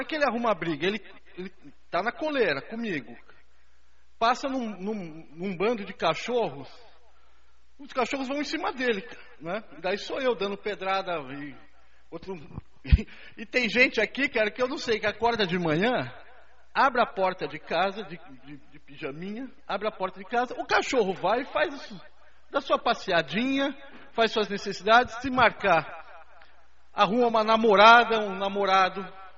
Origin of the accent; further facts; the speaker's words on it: São Paulo, Brazil; é cultura da minha cidade, de onde eu vim, em São Paulo